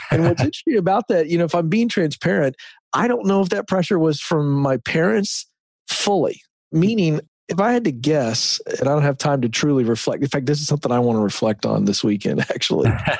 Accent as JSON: {"language": "English", "region": "Virginia", "country": "United States", "tie": "born or raised there", "said": "The Hampton Roads area of Virginia. So that would be the Virginia Beach, Chesapeake, Norfolk, Newport News, Hampton area."}